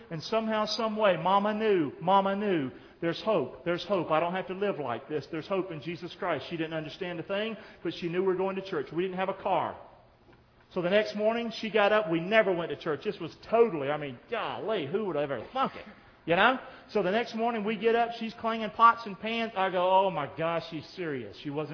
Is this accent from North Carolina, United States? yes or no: yes; Rockingham, North Carolina, United States; I grew up in Rockingham, North Carolina. Didn't grow up in a Christian home. Poor as dirt.